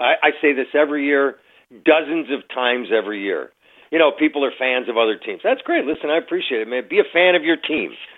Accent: Buffalo, New York, United States; You know, I certainly love my hometown, but the Bills are the heart and soul of Buffalo, and it's their home.

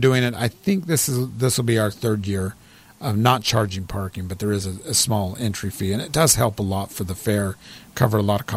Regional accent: Hurricane, Utah, United States; I grew up in Hurricane, and the fair is Hurricane Leverkin.

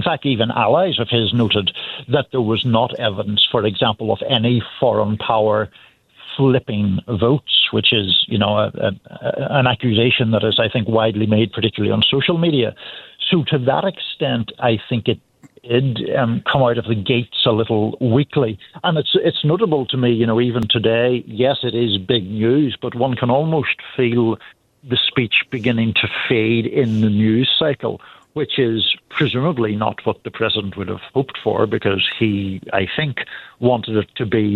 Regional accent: Ireland; Yes, as an Irish person, my rooting interest in every World Cup is against England.

